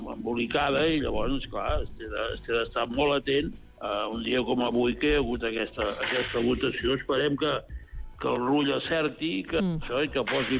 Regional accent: Catalonia, Spain; soc de província de Lleida.

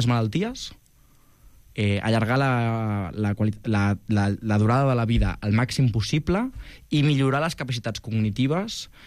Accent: Castelldefels, Catalonia, Spain; Mira, jo, saps que jo soc de Castelldefels?

